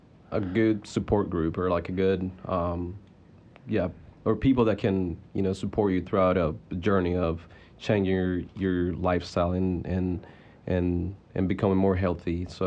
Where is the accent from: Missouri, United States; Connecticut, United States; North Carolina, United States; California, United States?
North Carolina, United States; Chapel Hill; I'm actually from Chapel Hill, and then I transferred there about two years and a half ago.